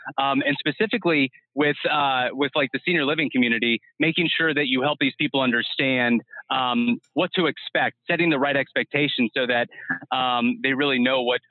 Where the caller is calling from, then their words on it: Modesto, California, United States; Yeah, so I'm dialing in from Modesto, California.